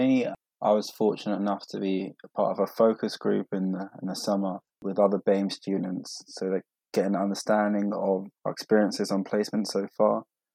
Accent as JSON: {"language": "English", "region": "London", "country": "United Kingdom", "said": "I am from London. I am half Ghanaian and half English."}